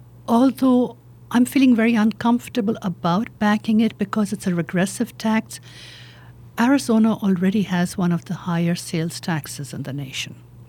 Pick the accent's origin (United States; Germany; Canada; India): India; I was born in India. You can probably detect a bit of an accent.